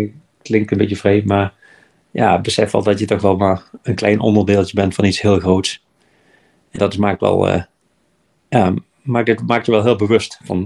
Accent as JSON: {"language": "Dutch", "country": "Netherlands", "said": "Het voelt als Nederlander een beetje stiekem, zeg maar."}